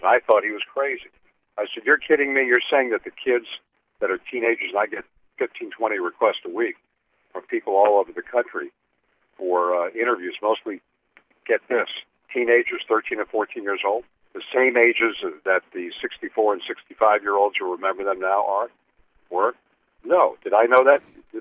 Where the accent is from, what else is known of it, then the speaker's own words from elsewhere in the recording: Miami, Florida, United States; 1964 was the year that a gigantic story was happening in my hometown of Miami.